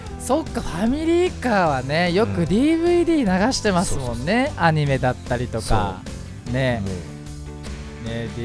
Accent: Fujisawa, Kanagawa, Japan; この番組は藤沢出身の俳優タレントとして活動する

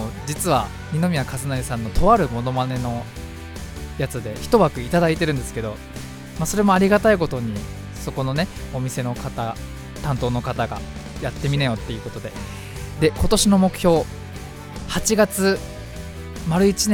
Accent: Fujisawa, Kanagawa, Japan; 藤沢出身の俳優タレントとして活動する

